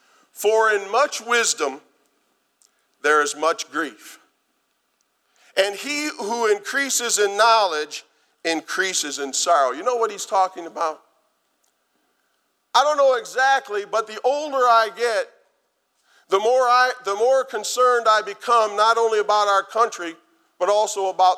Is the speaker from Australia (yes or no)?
no; Rochester, Michigan, United States; I remember when I grew up in Rochester, Michigan, there was Michigan Christian College.